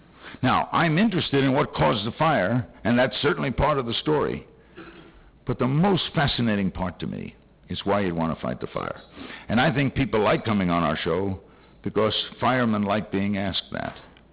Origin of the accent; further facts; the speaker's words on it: New York, United States; I grew up in New York with 11 newspapers.